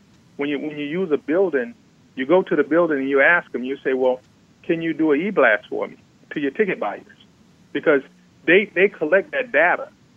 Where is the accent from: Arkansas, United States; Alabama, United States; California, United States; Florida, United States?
Florida, United States; Jacksonville; And, you know, I'm from Jacksonville, Florida. I went to Davidson College in North Carolina there.